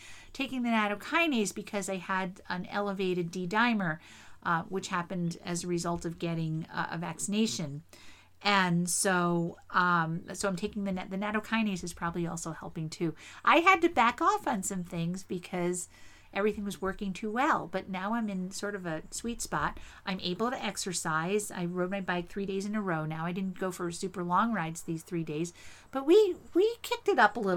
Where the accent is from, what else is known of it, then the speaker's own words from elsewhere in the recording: East Windsor, New Jersey, United States; I grew up on Hawthorn Lane in East Windsor, New Jersey.